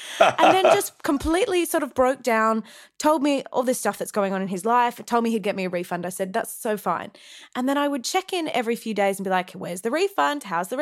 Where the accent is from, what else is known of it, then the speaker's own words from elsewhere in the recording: Wagga Wagga, New South Wales, Australia; I grew up in the country. I grew up in Wagga Wagga.